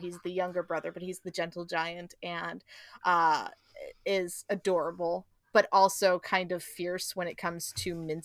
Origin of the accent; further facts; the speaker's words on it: United States; That may just be a I'm an American and, you know, privacy is a thing.